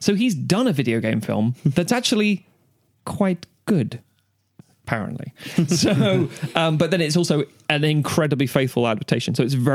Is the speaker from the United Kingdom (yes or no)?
no; Ireland; which, as an Irishman, Delicious. Mayo is a county, not an evil lord.